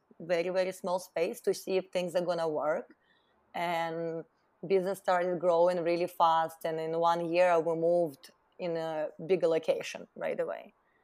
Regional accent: Russia; now in United States; growing up in Russia in a very small town, you always have big dreams

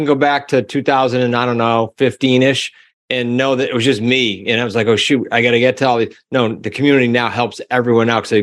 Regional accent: New England, United States; And we're from New England, so we are blunt.

